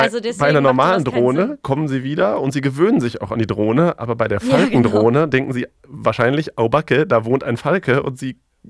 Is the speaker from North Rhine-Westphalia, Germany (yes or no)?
yes; North Rhine-Westphalia, Germany; Also ich komme ja aus dem Ruhrgebiet, ich wurde praktisch von Tauben aufgezogen.